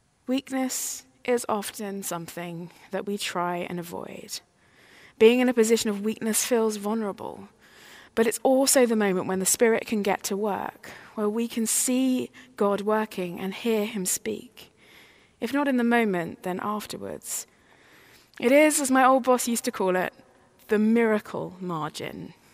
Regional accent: United Kingdom; health, family, ministry, weather. I am British after all.

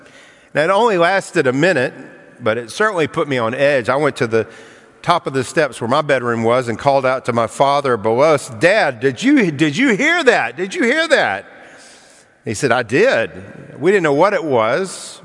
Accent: Birmingham, Alabama, United States; Birmingham, Alabama, my hometown during my high school years.

